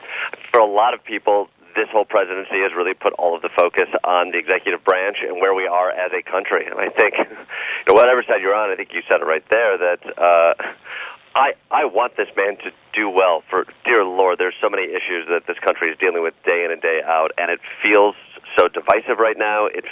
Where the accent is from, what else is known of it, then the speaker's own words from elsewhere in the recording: Michigan, United States; but I grew up in Michigan, where I have a lot of gun owners in my family